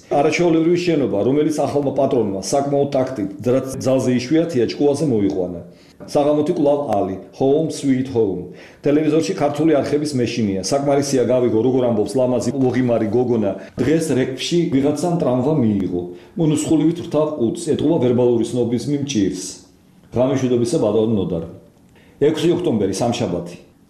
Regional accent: Tbilisi, Georgia; born there; აკადემიის შემდეგ მივდივარ გადაღებაზე ასათიანის ყოფილი ენგელსის ქუჩაზე. აქ 56 ნომერში დავიბადე

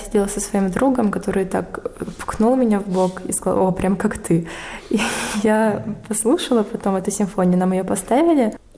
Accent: Kharkiv, Kharkiv Oblast, Ukraine; also born or lived in Moscow; Я выросла в Харькове, где, по сравнению с Москвой, где потом я училась 4 года, было очень тихо и очень просторно, несмотря на то, что Харьков меньше Москвы.

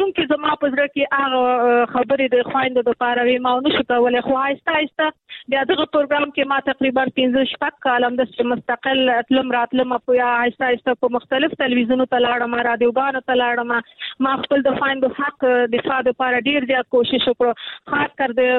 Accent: Nangarhar, Afghanistan; ما مخکې کابل کې کار کوم، بیا ما خپل اساسي هدف چونکه زه د ننګرهار یم، ما ویل نور کابل بس دی

